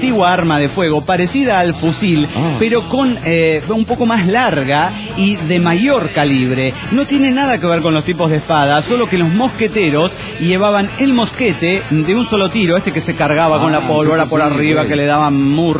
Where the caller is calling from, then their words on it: Argentina; de Vial, Argentina.